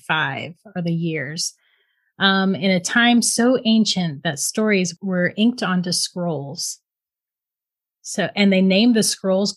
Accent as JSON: {"language": "English", "town": "St. Augustine", "region": "Florida", "country": "United States", "tie": "born or raised there", "moved": "yes", "lives_now": "Ohio, United States", "said": "We just moved to Ohio in 2012. Until then, I was born and raised in St. Augustine, Florida."}